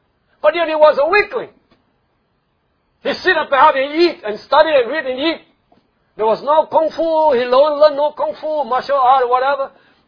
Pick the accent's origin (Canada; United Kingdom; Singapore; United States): Singapore; They recognize the Chinese, but they don't know that we are Singaporean. They will just say, you're Chinese, because we look Chinese.